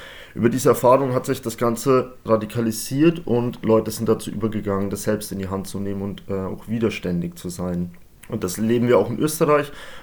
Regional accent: Bavaria, Germany; moved away as an adult; now in Vienna, Austria; Ich komme selbst ursprünglich aus Bayern. Ich lebe erst seit 2,5 Jahren hier in Wien.

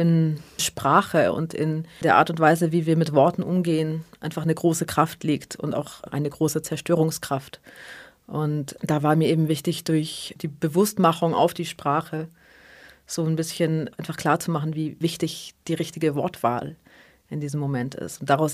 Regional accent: Germany; ich komme aus Deutschland, bin zu 50% Palästinenserin

